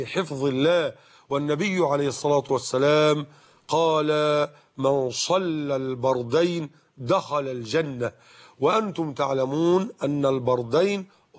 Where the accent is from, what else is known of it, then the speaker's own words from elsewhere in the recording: Mit Hadid, Dakahlia, Egypt; في السبت اللي قبل الماضي في قريتنا ميت حديد دقهلية